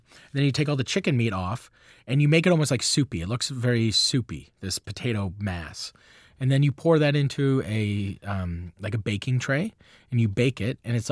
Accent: the Maritimes, Canada; And I grew up, I'm from the Maritimes and we had every Christmas Eve, we've had the same meal my entire life.

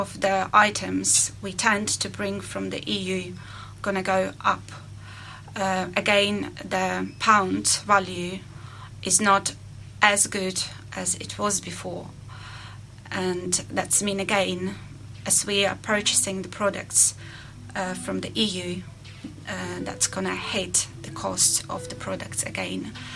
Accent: Ukraine; English is a second language; moved away as an adult; now in United Kingdom; I'm originally came from Ukraine. I came to this country first time when I was 19 years old.

